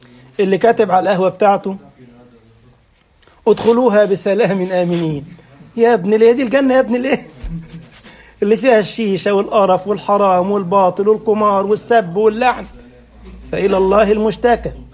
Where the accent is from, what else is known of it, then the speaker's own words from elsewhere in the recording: Cairo, Cairo Governorate, Egypt; في وسط البلد عندنا في مصر في القاهرة لقيت واحد عامل يافطة كده على محل بتاع ملابس